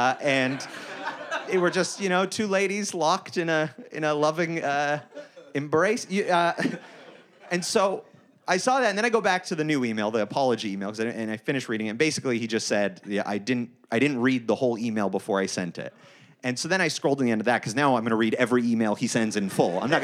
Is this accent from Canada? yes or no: yes; Canada; now in Los Angeles, United States; I live here in Los Angeles now, but I'm from Canada.